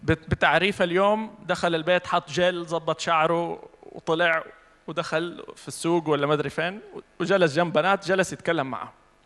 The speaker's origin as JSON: {"language": "Arabic", "country": "Saudi Arabia", "said": "إحنا عندنا في السعودية"}